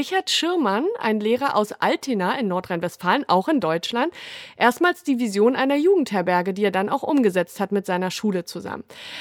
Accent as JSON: {"language": "German", "country": "Switzerland", "said": "Und was geschah 1909 noch bei uns in der Schweiz, in Europa?"}